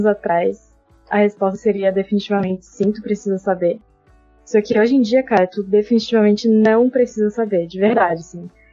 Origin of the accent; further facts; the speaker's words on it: Florianópolis, Santa Catarina, Brazil; Tenho 19 anos. Sou aqui de Floripa. Estudo design na UFSC, aqui em Floripa mesmo.